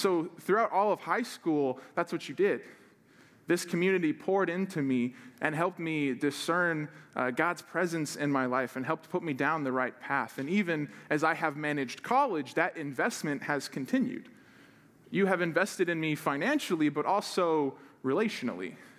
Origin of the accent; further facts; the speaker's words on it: Quincy, United States; I'm from Quincy